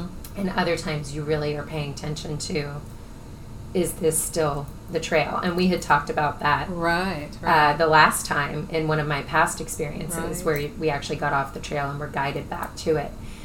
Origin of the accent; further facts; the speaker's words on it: Florida, United States; But I grew up with that in Florida too.